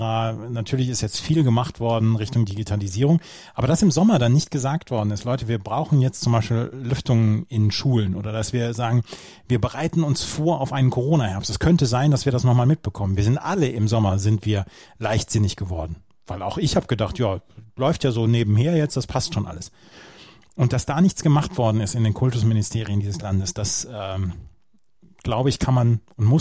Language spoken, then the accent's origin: German; Bad Oeynhausen, North Rhine-Westphalia, Germany; Aber die Maskenpflicht in Innenstädten wurde auch in meiner Heimatstadt Bad Oeynhausen durchgesetzt.